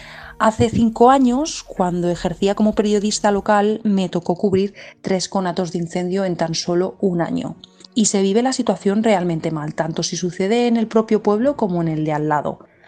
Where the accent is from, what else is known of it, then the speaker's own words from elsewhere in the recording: Valderrobres, Aragon, Spain; Aquí en mi pueblo, en Valderrobres